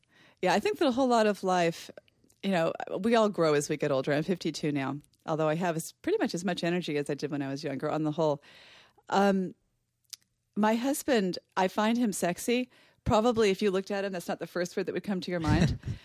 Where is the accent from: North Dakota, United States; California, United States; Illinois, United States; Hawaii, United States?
California, United States; I grew up in Southern California. I like to be warm.